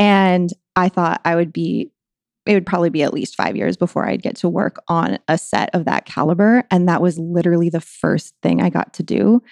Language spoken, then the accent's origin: English; Whittier, California, United States; And I grew up in Whittier. So it's kind of like a suburb of LA. So I've been out here for a while.